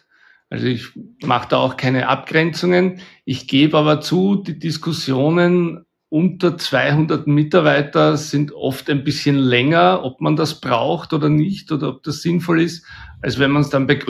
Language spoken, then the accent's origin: German; Austria; bei uns in Österreich